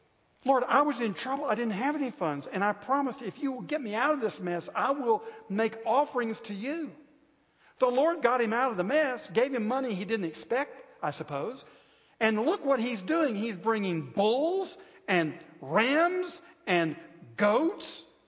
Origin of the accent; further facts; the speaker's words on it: Scotland, United Kingdom; I have a Scottish background, so I understand completely. And because I'm Scottish, I can talk about us.